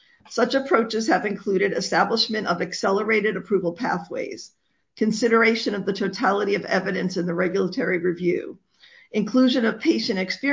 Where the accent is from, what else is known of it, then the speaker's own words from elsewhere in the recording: Pennsylvania, United States; I was obviously with the Pennsylvania folks because I'm from Pennsylvania